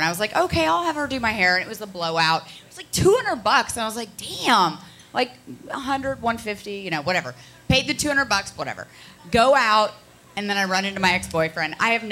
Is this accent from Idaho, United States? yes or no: no; Connecticut, United States; also born or lived in Ohio; Well, I'm from Connecticut and then Ohio.